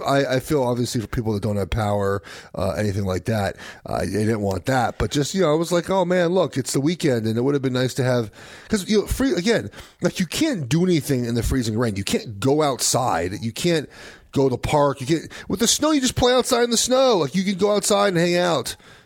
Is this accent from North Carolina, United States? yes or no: no; California, United States; I'm from Southern California, right? I've been in snow like 4 times in my life.